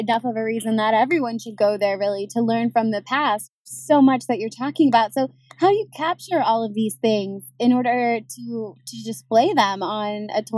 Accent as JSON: {"language": "English", "country": "United States", "said": "maybe this is being American and being kind of close by, I feel like Cancun is a pretty big hot spot."}